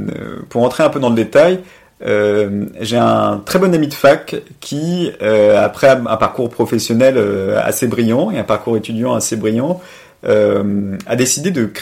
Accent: Paris, Île-de-France, France; moi j'ai grandi non seulement à Paris, mais double peine dans le 16e arrondissement. Donc c'est-à-dire que j'ai grandi dans le 16e et étudié à Assas

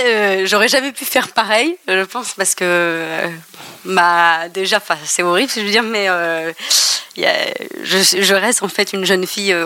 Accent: Bamako, Mali; moved away; je disais à tout le monde que je venais de Bamako

